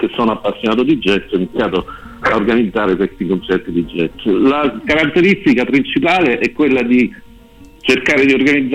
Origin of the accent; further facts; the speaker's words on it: Apulia, Italy; also born or lived in Rome; io in effetti sono salentino d'origine, ho vissuto più di 30 anni a Roma, sono rientrato qua giù nel Salento, a Leuca in particolare